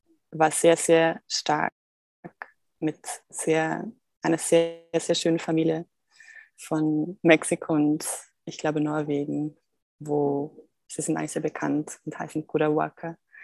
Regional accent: Switzerland; now in Portugal; in Portugal eben, weil ich komme ja aus der Schweiz

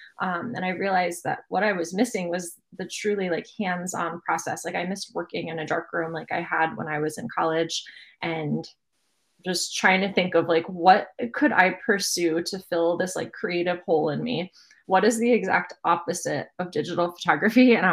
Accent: United States; like senior thesis photo project on this abandoned gingerbread castle amusement park that was in my hometown.

